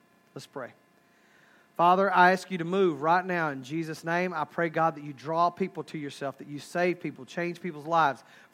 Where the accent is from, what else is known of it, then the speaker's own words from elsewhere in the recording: Haslet, Texas, United States; I'm from Haslett, Northwest Fort Worth